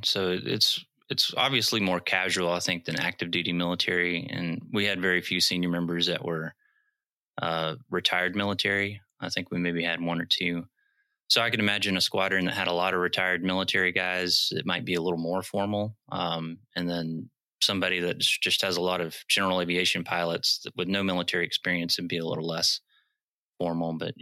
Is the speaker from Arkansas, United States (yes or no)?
yes; Arkansas, United States; I grew up in Arkansas, and we're kind of the home of the C-130. And the farm I live on is right underneath a low-level route of these of the Hercs. And so I grew up on this farm.